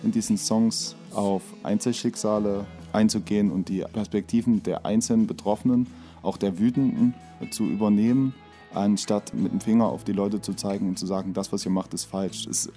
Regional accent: Erfurt, Thuringia, Germany; ich komme aus Erfurt.

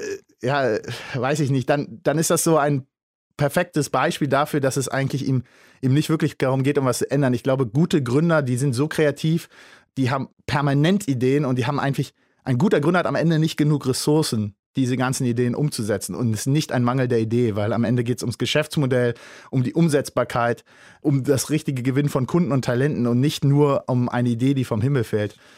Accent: Berlin, Germany; Ich bin Berliner, ja genau. Ich bin hier fast um die Ecke im Martin-Luther-Krankenhaus vor 31 Jahren geboren.

